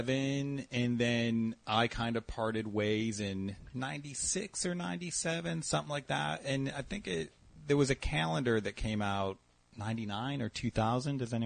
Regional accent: Detroit, Michigan, United States; I'm originally from Detroit.

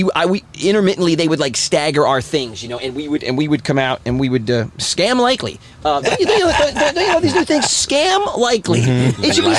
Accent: East Coast, United States; Look, I'm from East Coast. I mean, I grew up on sets. I got a mouth like a trucker

